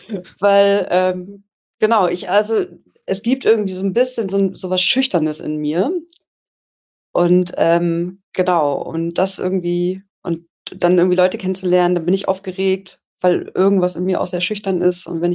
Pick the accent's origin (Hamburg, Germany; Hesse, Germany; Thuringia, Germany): Hamburg, Germany; Also ja, ich komm aus dem Speckgürtel von Hamburg. Genau, da sagt man paddelig.